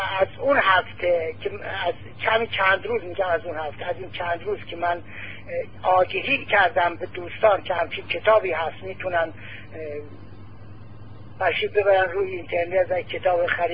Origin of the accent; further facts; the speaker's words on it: Iran; به عنوان یک ایرانی تشکر میکنم